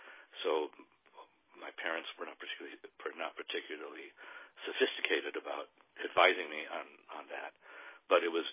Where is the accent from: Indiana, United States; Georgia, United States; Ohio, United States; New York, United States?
Ohio, United States; Cleveland Heights; Growing up in Cleveland Heights, it was nice. It was a nice place. We lived in a new development, sort of wooded area.